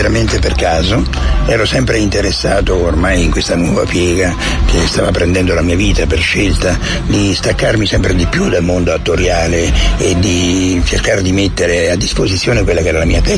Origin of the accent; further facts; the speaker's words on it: Molise, Italy; stavo leggendo delle riviste turistiche che riguardavano la mia terra, il Molise